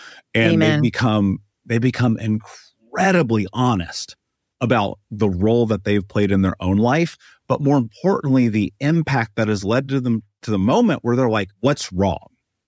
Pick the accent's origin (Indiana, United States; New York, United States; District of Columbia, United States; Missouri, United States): Indiana, United States; Indianapolis; I grew up in America, the greatest country in the world, in Indianapolis, in a major city.